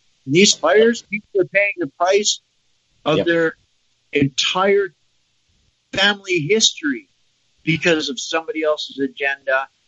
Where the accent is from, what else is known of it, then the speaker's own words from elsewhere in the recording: High Level, Alberta, Canada; This past summer, I saw my hometown high level being evacuated and in danger of burning down.